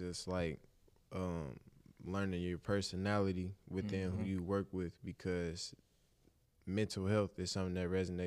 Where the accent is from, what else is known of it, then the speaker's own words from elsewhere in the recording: United States; we talk to each other because we're all black men growing up in America, you know.